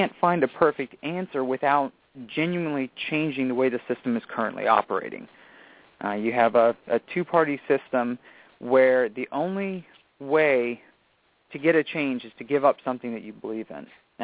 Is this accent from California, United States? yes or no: no; Virginia, United States; I grew up just outside of Richmond in a rather impoverished area.